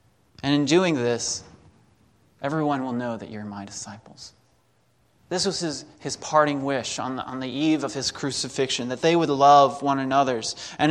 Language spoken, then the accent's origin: English; North Carolina, United States; and then I love going home where I grew up in North Carolina since the age of six.